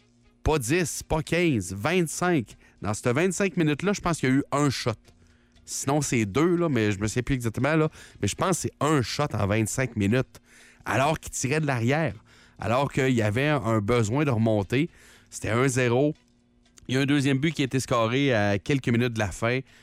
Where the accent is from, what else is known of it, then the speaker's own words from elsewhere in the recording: Gatineau, Quebec, Canada; Moi, je suis quelqu'un de Gatineau.